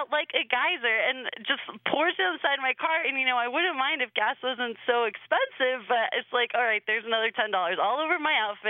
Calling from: Los Angeles, California, United States; I am from Los Angeles, so kind of Glendale area.

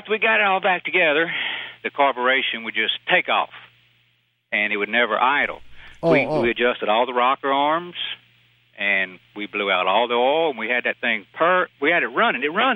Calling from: Bogalusa, Louisiana, United States; I'm in Bogalusa, Louisiana.

